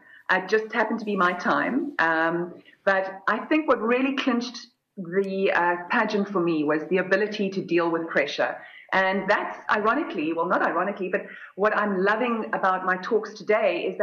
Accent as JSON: {"language": "English", "country": "Namibia", "said": "Yes, I came from Namibia."}